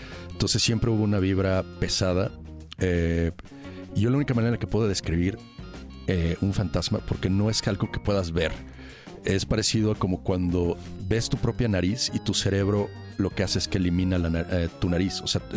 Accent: Mexico City, Mexico; Sí, yo creciendo en la Ciudad de México, yo iba en una escuela católica

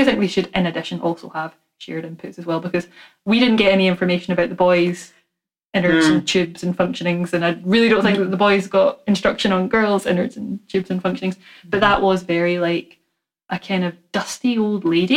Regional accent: Scotland, United Kingdom; it's interesting for me and Emma because we're both Scottish, but enough of an age gap that there might have been a bit of difference.

